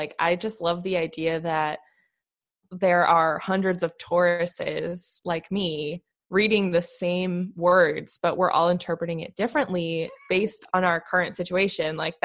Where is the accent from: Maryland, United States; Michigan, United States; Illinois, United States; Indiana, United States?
Maryland, United States; now in Los Angeles, United States; And I grew up in Maryland, and every time we'd go home, I'd be like, why are we here, though?